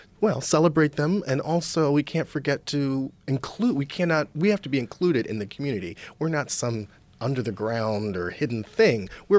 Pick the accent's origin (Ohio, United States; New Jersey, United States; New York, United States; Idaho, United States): New York, United States; Rochester; Well, you know, I grew up in Rochester in the 70s, basically, and I never heard or saw the word gay till maybe the end of the 70s